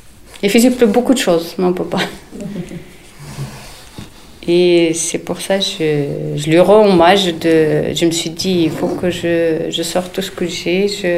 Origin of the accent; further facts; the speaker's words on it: Mohammedia, Casablanca-Settat, Morocco; je suis née à Rabat et ensuite on est allé habiter à Mohammedia, donc ça entre Casablanca et Rabat. Et moi j'ai grandi là, dans en bord de mer. Et à l'époque, quand j'étais petite, il y avait 2-3 maisons quoi.